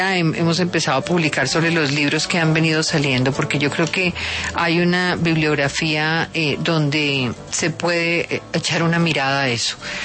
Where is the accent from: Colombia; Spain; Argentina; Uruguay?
Colombia; Caribbean Region; born there; para quienes nacimos en el Caribe